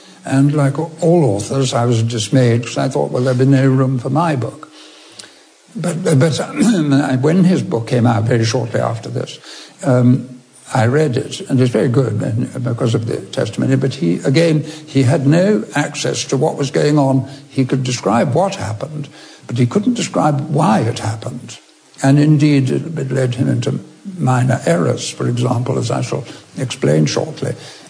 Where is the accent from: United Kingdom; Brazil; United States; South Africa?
United Kingdom; England; born there; My father was born in Moscow, but I was born in England.